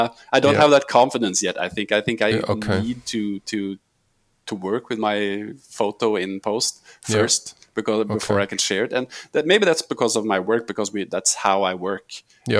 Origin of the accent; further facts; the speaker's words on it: Oslo, Norway; So I had to focus on my hometown, Oslo.